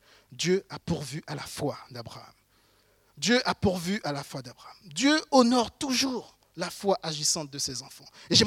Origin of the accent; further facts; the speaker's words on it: Haiti; born there; Je suis né en Haïti, dans un village. Mes parents étaient très pauvres.